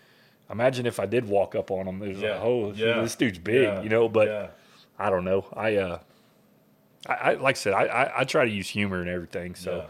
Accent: Enid, Oklahoma, United States; So I grew up in Enid, and that's where I was born and raised.

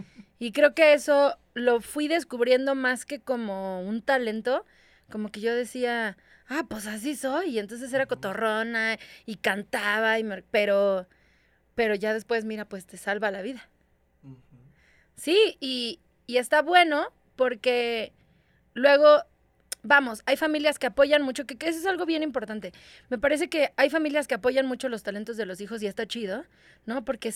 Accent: Medellín, Antioquia, Colombia; pero yo soy otro tipo de colombiana. Yo soy como colombiana de Medellín.

